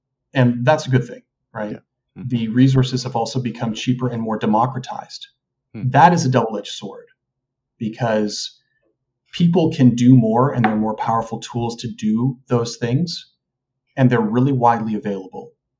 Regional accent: Canada; I'm Canadian. I've only been an artist in Canada

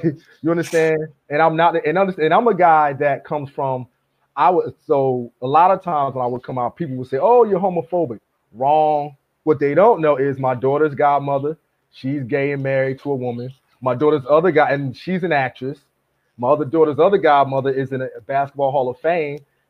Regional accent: Willingboro, New Jersey, United States; I've been fortunate to do a lot in my hometown. I have an honor ceremony that I do every year because we have so many people from my town of Willingboro, New Jersey, that are successful.

